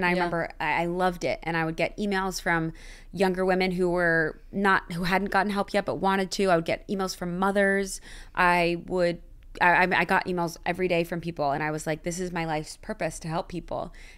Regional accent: Connecticut, United States; I think a lot of people kind of thought I was from LA, even though I'm from Connecticut.

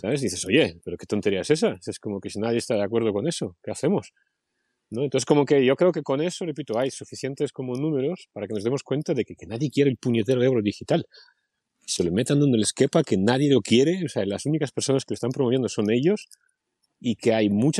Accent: Russia; moved away; Yo qué sé, yo vengo de Rusia

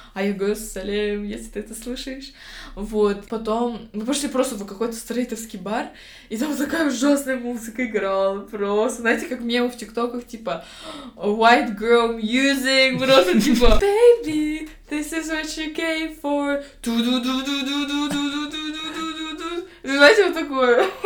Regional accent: Kazakhstan; Я из Казахстана, из Центральной Азии, и я единственная квир-активистка, типа, среди них.

